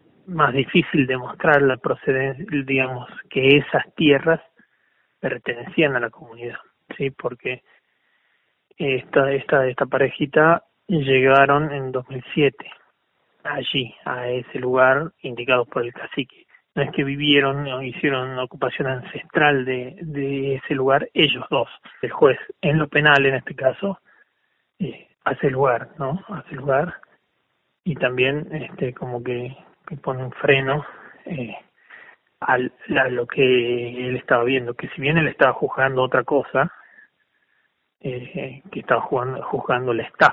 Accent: Argentina; así somos los argentinos

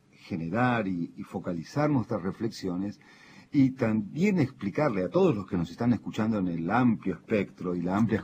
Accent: Argentina; como argentinos

